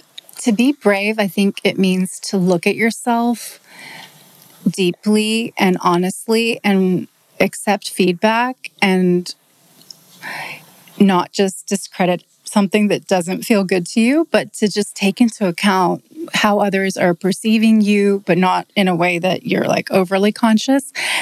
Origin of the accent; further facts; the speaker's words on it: Houston, Texas, United States; also born or lived in London, United Kingdom; Well, in London and then in Houston.